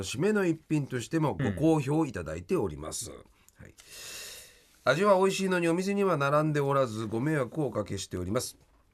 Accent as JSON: {"language": "Japanese", "region": "Tokyo", "country": "Japan", "said": "俺ら江戸っ子だから"}